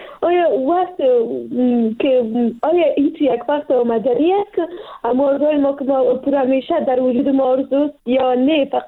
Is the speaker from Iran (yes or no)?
no; Afghanistan; ما پشتون هستیم و یا افغان هستیم